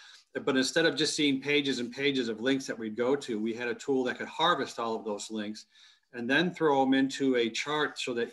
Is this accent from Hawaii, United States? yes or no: no; Plymouth, Michigan, United States; when I saw my hometown of Plymouth, Michigan popped up as a node